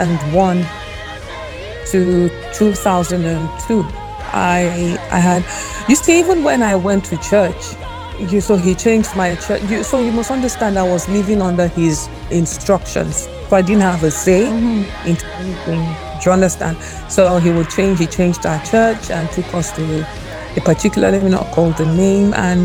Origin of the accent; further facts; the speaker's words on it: Kogi, Nigeria; I'm from Kogi State, so some of these things I'm not too used to them.